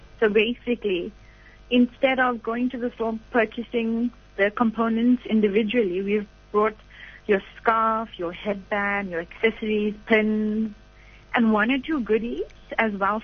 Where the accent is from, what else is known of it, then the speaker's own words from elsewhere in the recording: Durban, KwaZulu-Natal, South Africa; now in Bloemfontein, South Africa; I'm from Durban, but living in Bloemfontein.